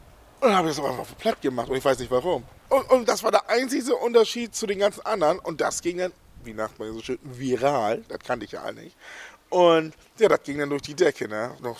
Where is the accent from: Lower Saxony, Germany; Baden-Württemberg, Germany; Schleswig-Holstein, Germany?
Lower Saxony, Germany; Marx; ich komme hier aus Ostfriesland und Marx, bin 41 Jahre alt.